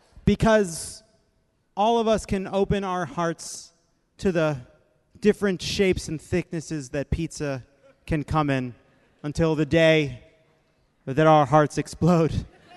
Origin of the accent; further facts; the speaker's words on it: New York City, New York, United States; also born or lived in Long Island; now in Chicago, United States; what I wanted to say is I am born and raised in New York.